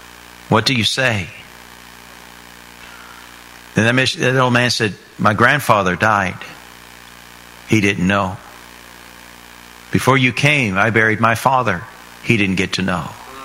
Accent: Indiana, United States; born there; I was born in Indiana. I was born in a preacher's home.

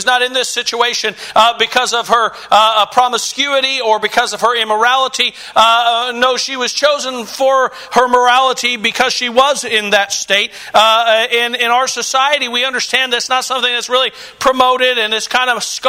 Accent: Harper, Kansas, United States; I'll say, well, I'm from Harper, Kansas. They go, where? Well, you go to Wichita.

